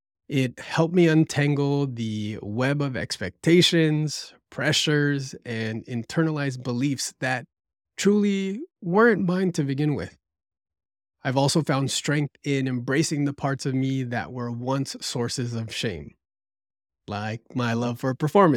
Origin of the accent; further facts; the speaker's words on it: United States; As a Filipino-American born in the U.S., I grew up navigating a unique blend of cultures.